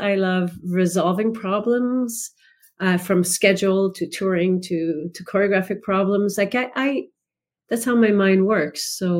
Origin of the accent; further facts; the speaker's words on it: Quebec City, Quebec, Canada; first language fr; English is a second language; Yes, I grew up in Quebec City in exclusively Francophone. We learned English at school